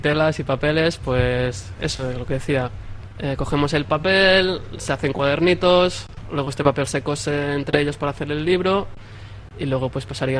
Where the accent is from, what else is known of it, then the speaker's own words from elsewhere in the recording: Barcelona, Catalonia, Spain; De Barcelona.